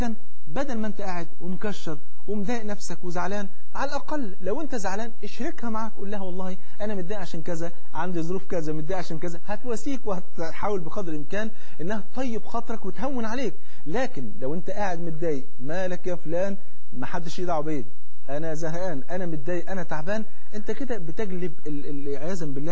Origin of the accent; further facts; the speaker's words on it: Egypt; تعرف الفول عندنا في مصر فرض عين